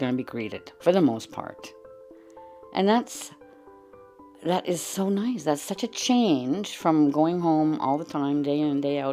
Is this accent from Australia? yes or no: no; Winnipeg, Manitoba, Canada; born there; I was born in Winnipeg. I've lived elsewhere. 12 years of my life, but most of my life I'm Winnipegger.